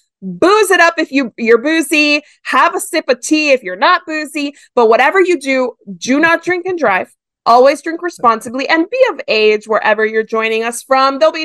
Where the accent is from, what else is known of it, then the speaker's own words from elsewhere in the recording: Miami, Florida, United States; Oh, I grew up in Miami. Of course I know what a Cuba Libre is.